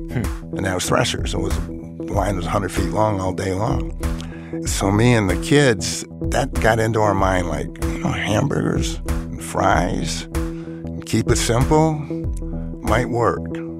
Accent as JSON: {"language": "English", "region": "Michigan", "country": "United States", "tie": "born or raised there", "said": "Listen, you come from my hometown, you can't make a burger, you can't live. So, I mean, we knew how to make burgers. And from where I'm from, Posen was right near us, and they raised potatoes. I grew up on a farm that we raised a lot of potatoes."}